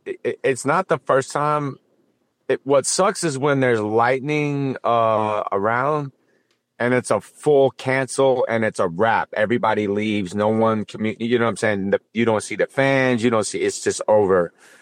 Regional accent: Alabama, United States; And, you know, naturally I'm from Alabama, so the South is always going to be there.

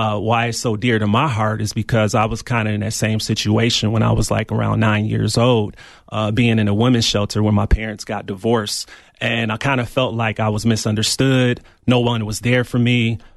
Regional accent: Milwaukee, Wisconsin, United States; now in Tucson, United States; Well, before I came here to Tucson, I'm from Milwaukee, Wisconsin.

